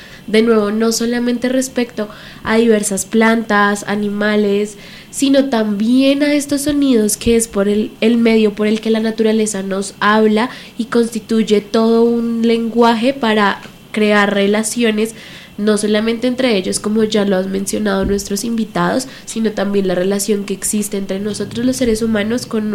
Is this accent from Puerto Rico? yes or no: no; Colombia; Este evento lo traemos aquí al programa porque es muy, muy importante para nosotros como colombianos